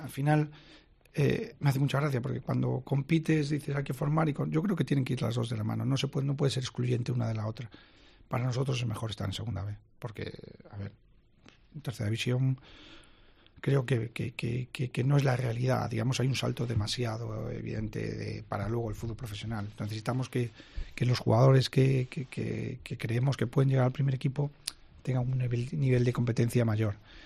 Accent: Galicia, Spain; soy gallego

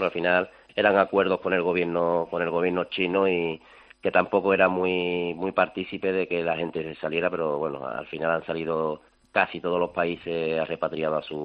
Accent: Spain; nosotros somos 22 españoles allí

